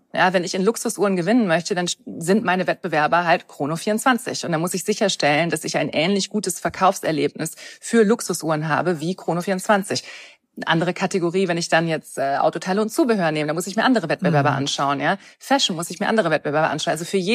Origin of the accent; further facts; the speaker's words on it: England, United Kingdom; Ich komme aber auch aus England.